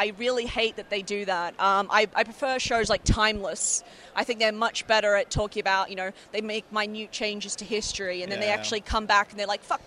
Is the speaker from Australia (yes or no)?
yes; Australia; growing up in Australia, we had like 5 TV channels